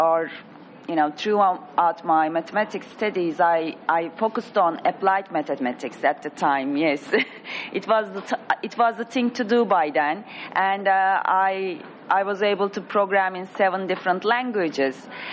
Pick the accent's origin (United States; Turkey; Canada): Turkey; I'm originally from Turkey.